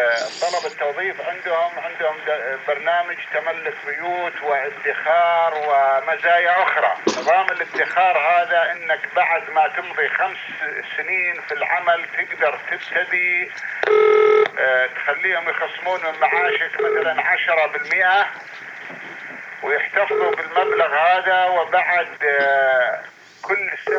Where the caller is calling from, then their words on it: Saudi Arabia; أنا أكلمك من السعودية